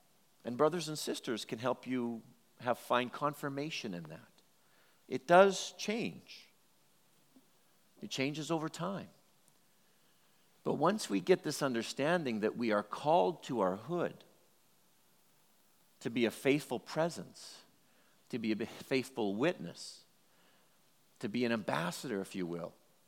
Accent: Edmonton, Alberta, Canada; Well, when I grew up in Northeast Edmonton in Belvedere, once I got my bike when I was probably 9, me and my friends were all over.

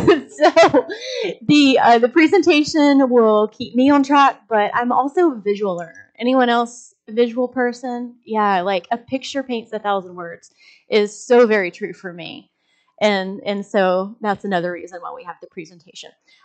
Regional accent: Georgia, United States; And in fact, you may pick up on my accent. I'm from Georgia. Anybody pick up on my accent just a little? What? I heard a yell over there really fast. Yeah, so most people usually think Texas, but it's actually Georgia.

